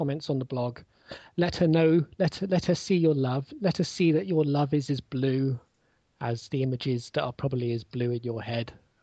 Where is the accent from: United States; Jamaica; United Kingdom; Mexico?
United Kingdom; accent: British; I try not to say it because I fear with my British accent that it will sound creepy.